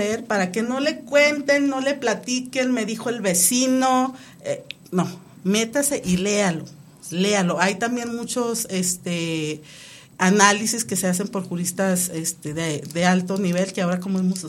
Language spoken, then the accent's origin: Spanish; Mexico; forma parte de nuestra identidad como mexicanos.